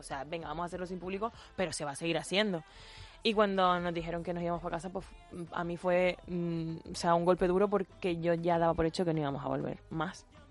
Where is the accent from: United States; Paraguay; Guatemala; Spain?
Spain; Canary Islands; now in Madrid, Spain; Salí de Canarias y me vine para Madrid solo para hacer el musical.